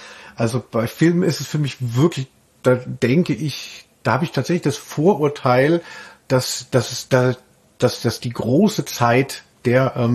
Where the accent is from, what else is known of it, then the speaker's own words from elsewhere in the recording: Hesse, Germany; Und ich komme ja aus der Nähe von Hanau.